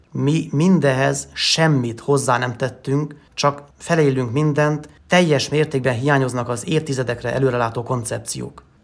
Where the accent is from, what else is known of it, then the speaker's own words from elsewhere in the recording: Transylvania, Romania; Egyrészt nagyon büszke vagyok arra, hogy Európának és a világnak ebbe a csodás virágos kertjébe, Erdélybe születtem. Nyilván mi itt ezer szállal kötődünk a szülőföldhöz